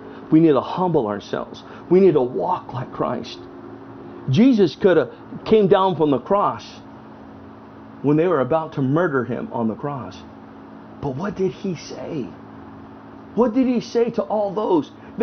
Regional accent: National City, California, United States; Those of you know I grew up in National City. I can get NC on them.

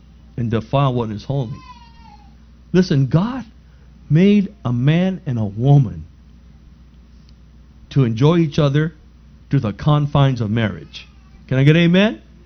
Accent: National City, California, United States; When we were kids, I grew up in National City.

